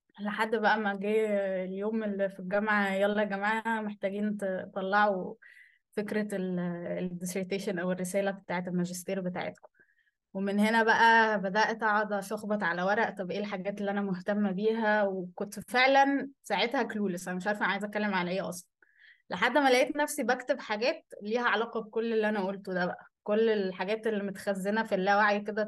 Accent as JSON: {"language": "Arabic", "country": "Egypt", "said": "إحنا أولاً إحنا كمجتمع مصري عندنا شوية مفاهيم كده بنحطها"}